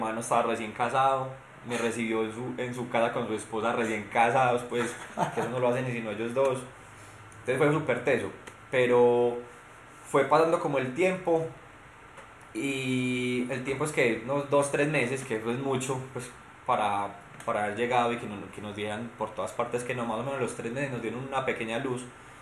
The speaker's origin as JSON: {"language": "Spanish", "country": "Argentina", "said": "que vengo de Argentina"}